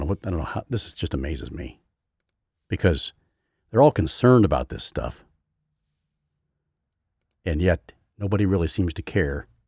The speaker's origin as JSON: {"language": "English", "region": "England", "country": "United Kingdom", "accent": "English", "said": "I'm probably pronouncing it poorly with my English accent."}